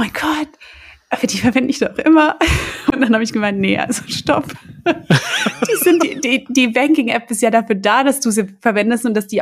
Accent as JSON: {"language": "German", "country": "Germany", "said": "ich komme aus Deutschland"}